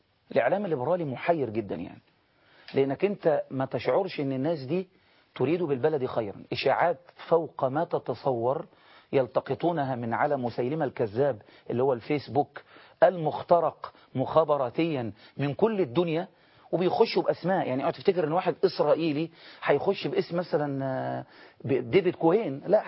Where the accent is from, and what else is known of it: Egypt